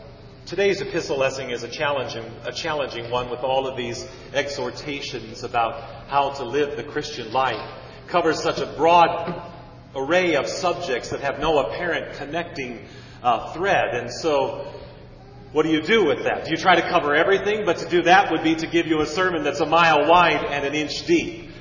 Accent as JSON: {"language": "English", "town": "Iowa City", "region": "Iowa", "country": "United States", "tie": "born or raised there", "said": "And he did that in my hometown at a pro-am in Iowa City."}